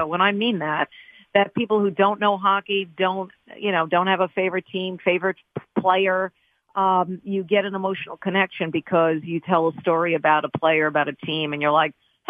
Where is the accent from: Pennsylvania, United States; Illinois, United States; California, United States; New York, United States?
New York, United States; I grew up on Long Island and New York, as you pointed out with my little imitation there.